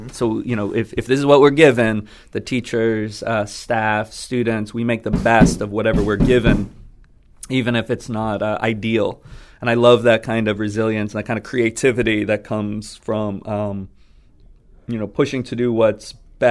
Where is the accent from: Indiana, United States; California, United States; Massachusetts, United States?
Massachusetts, United States; I mean, so I grew up on the South Shore